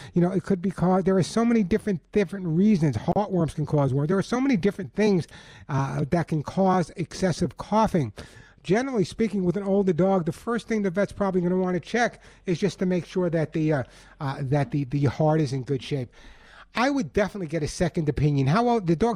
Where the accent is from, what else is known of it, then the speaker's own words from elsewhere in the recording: New York, United States; I told you before that almost everyone I grew up with on Long Island, New York